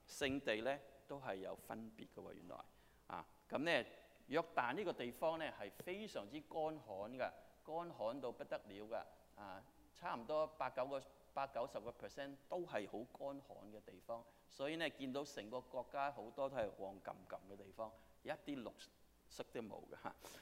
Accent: Guangdong, China; now in United States; 我哋都係廣東人啊，美國嚟。

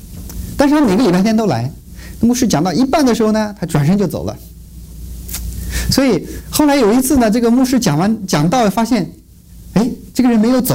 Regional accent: Urumqi, Xinjiang, China; now in United States; 在我的家乡乌鲁木齐那边

